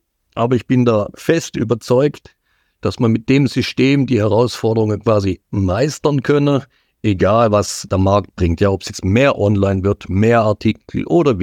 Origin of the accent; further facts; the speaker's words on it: Suhr, Aargau, Switzerland; Ich komme ja ursprünglich aus Suhr.